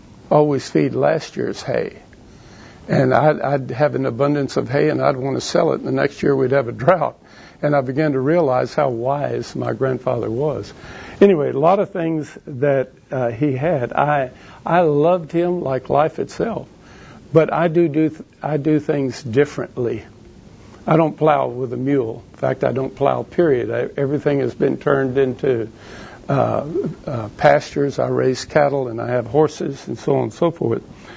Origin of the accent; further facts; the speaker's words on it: Marion, United States; Now, the unusual thing about that is I grew up in Marion. This is the last place in the United States of America that I wanted to start a church.